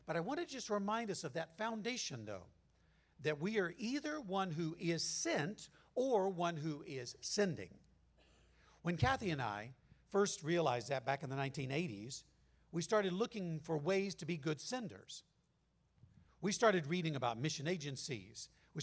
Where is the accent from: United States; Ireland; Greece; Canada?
United States; California; We're from Southern California.